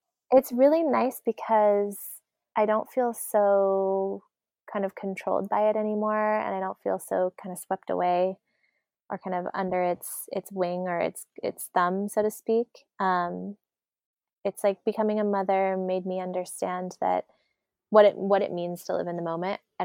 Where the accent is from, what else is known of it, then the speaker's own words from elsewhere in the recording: Arizona, United States; You know, we grew up in Arizona, so that kind of Native American foundation is in us as well.